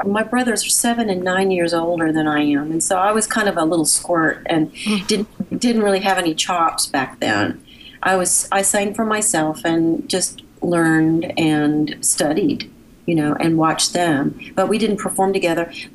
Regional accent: Tennessee, United States; Well, you know, I grew up in Middle Tennessee, and my parents were Midwesterners who had relocated to the Mid-South

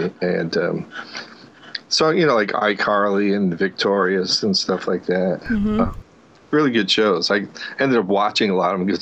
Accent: Connecticut, United States; now in Los Angeles, United States; I got to L.A. I grew up in Connecticut, and I went to college for 3 years, and then decided to drop out

